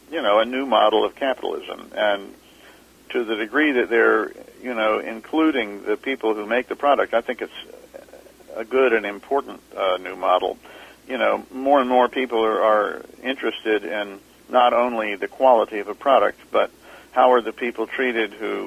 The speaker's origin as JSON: {"language": "English", "town": "Atlanta", "region": "Georgia", "country": "United States", "tie": "born or raised there", "said": "I grew up in Atlanta, Georgia, and I'm writing a book about my hometown"}